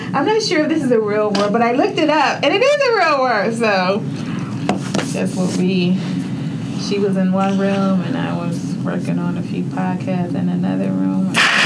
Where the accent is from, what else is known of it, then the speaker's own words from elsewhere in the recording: Detroit, Michigan, United States; I was born and raised in Detroit. I'm one of 5 generations Detroiters. Actually, my family originated from Birmingham, Alabama.